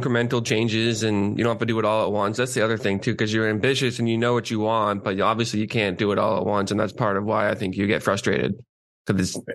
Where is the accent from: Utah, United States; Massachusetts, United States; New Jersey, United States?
Massachusetts, United States; Not even Boston, like the South Shore, like the three or four towns around my where I grew up.